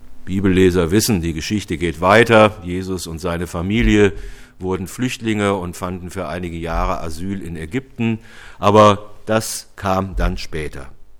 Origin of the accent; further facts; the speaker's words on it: Cologne, North Rhine-Westphalia, Germany; Drei Kronen zieren das Wappen meiner Heimatstadt Köln.